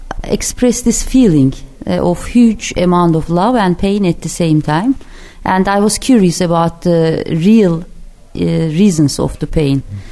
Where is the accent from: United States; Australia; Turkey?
Turkey; Central Anatolia; because I'm from Middle Anatolia, my grandmother, my ancestors.